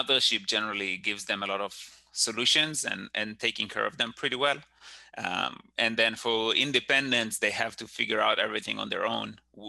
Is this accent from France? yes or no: no; Israel; English is a second language; moved away as an adult; now in United States; So about my background, I'm originally from Israel. So up front out there, the accent and the messed up words.